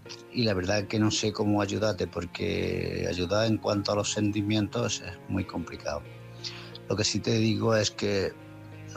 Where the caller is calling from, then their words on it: Málaga, Andalusia, Spain; de Málaga.